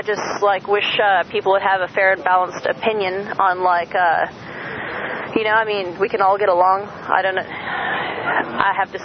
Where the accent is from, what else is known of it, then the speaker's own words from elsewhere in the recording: Texas, United States; I'm from Texas, yes.